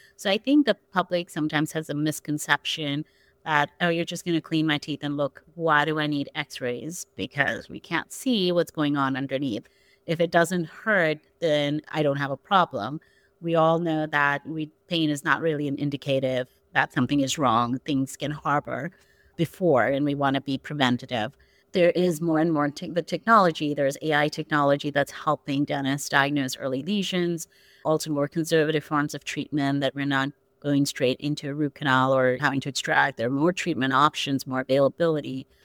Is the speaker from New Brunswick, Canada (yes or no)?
no; Calgary, Alberta, Canada; now in New York, United States; I practice in New York. I'm from Calgary.